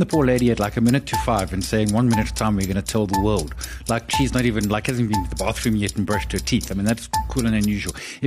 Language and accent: English; Durban, KwaZulu-Natal, South Africa; Yeah, and I'm a simple man. I'm from Durban.